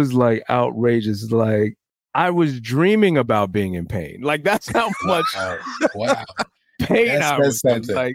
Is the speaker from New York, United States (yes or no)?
yes; Brooklyn, New York, United States; maybe just because I grew up in Brooklyn and just Bed-Stuy, Clinton Hills, those, and Fort Greene, those are like my stomping grounds.